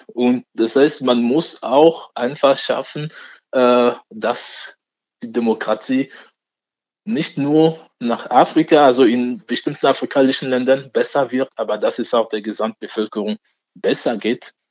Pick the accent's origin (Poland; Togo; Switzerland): Togo; Ich komme aus Togo.